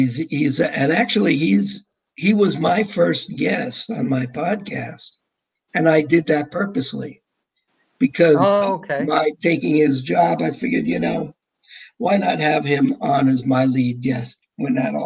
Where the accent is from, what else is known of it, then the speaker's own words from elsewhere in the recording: New York, United States; That is, because I'm from New York.